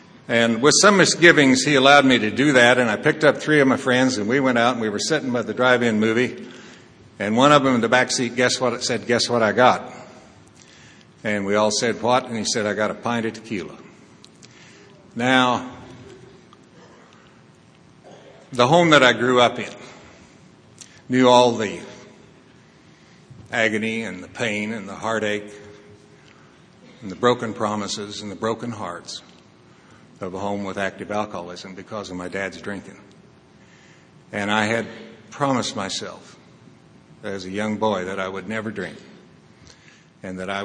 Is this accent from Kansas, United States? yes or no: yes; Wichita, Kansas, United States; also born or lived in Naples, Florida; now in Lake of the Ozarks, United States; If you look in your program, it says I'm from Wichita, Kansas. If you read my name badge, it says I'm from Naples, Florida.